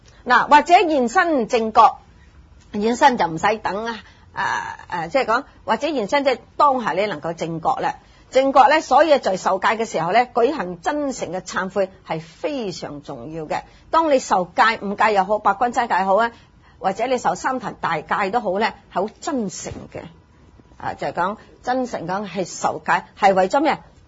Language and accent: Cantonese; China; 即系我哋中国中意饮咩茅啊，茅咩茅啊，茅青啊。茅台啊，茅台酒，即系我哋中国人咁